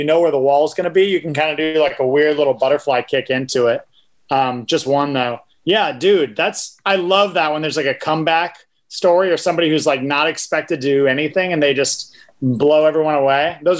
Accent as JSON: {"language": "English", "region": "Pacific Northwest", "country": "United States", "also_born_or_lived": "Indiana", "moved": "as an adult", "said": "I was thinking about when I moved to Indiana from the Pacific Northwest for college many moons ago in 1999."}